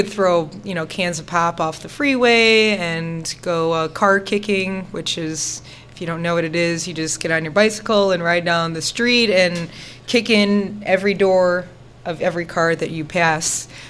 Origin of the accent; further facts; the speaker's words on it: Chicago, Illinois, United States; I was born and raised in Chicago. I had a good childhood.